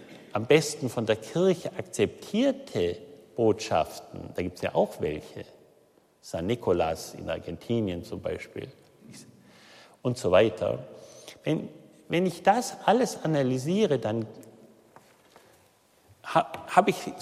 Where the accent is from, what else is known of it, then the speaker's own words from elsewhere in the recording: Baden-Württemberg, Germany; also ich stamme aus Baden-Württemberg